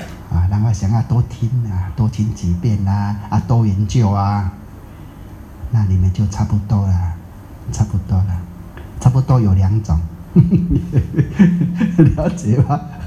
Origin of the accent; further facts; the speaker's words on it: China; 竟然是我们中国人自己啊自己的出家人讲出来